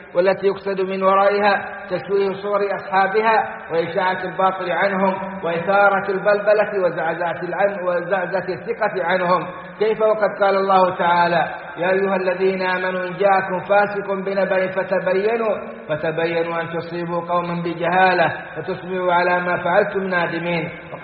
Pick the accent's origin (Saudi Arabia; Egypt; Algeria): Saudi Arabia; وخص منهم بلادنا السعودية